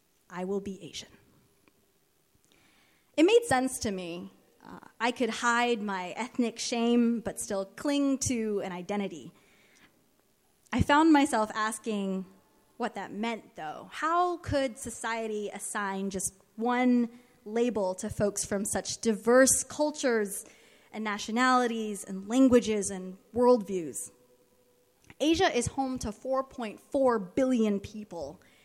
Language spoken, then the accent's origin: English; Dubai, United Arab Emirates; also born or lived in Philippines; now in United States; I'm Filipina. I grew up in Dubai in the Middle East and attended a small liberal arts school in St. Paul, Minnesota.